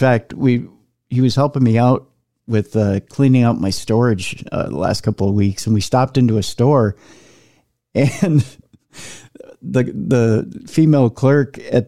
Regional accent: Minneapolis, Minnesota, United States; And it's funny cause he grew up in Arkansas and I grew up in Minneapolis

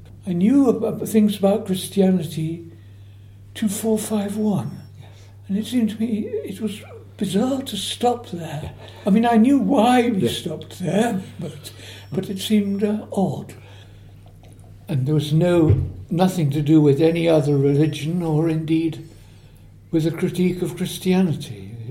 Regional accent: South East England, United Kingdom; I grew up in the Chiltern village, where with the Norman church, where my father was the vicar.

